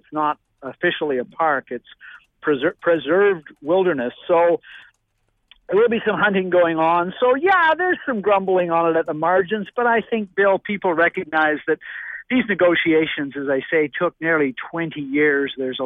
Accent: British Columbia, Canada; You sort of sit there as a British Columbian and try to spot the scenes.

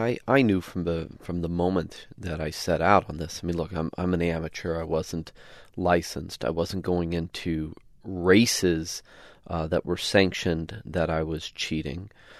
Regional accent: Colorado, United States; now in Malibu, United States; I live in Malibu so I can get on my bike and ride in the mountains out here. And I grew up in Colorado, so you know, it's just where I thrive.

